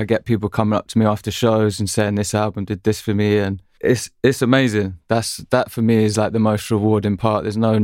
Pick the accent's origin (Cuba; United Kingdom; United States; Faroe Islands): United Kingdom; London; as a young male growing up in London